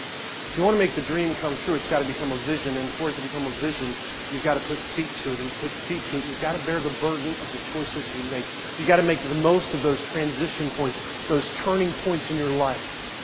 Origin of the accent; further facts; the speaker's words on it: East Coast, United States; I grew up on the East Coast. They have hurricanes.